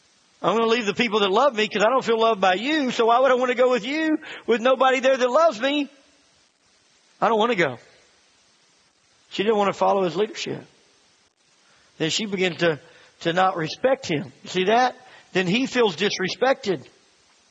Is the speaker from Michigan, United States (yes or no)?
no; Tennessee, United States; also born or lived in California; We're from Tennessee. We thought we were going to go to foreign missions. We thought when we stayed in California that that was our foreign mission field.